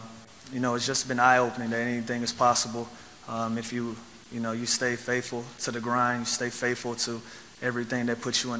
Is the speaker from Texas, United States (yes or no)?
no; Atlanta, Georgia, United States; You know, my first year in Atlanta, I was in my hometown.